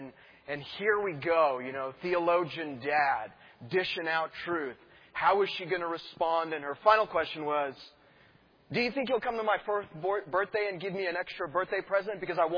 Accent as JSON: {"language": "English", "town": "Sacramento", "region": "California", "country": "United States", "tie": "born or raised there", "said": "I grew up in Sacramento. Sacramento is home. And about 7 years ago, my wife and I, we moved down to Southern California"}